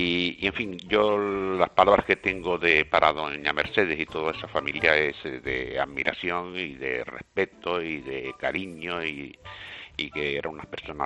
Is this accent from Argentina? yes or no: no; Spain; como españoles